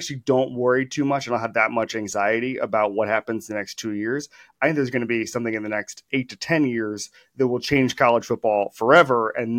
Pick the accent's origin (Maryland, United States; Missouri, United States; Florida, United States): Florida, United States; Orlando; like I grew up in Orlando where UCF was just trying to make it.